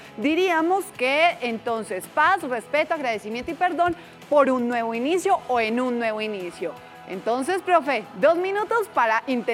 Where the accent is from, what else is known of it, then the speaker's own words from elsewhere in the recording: Colombia; lo que somos como colombianos